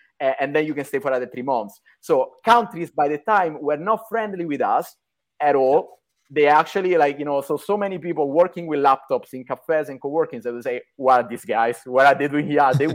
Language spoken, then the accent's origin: English; Rome, Lazio, Italy; also born or lived in New York, United States; So as you mentioned, I'm Italian, born and raised in Rome. I got part of my education in Italy, part of my education in the States, in New York.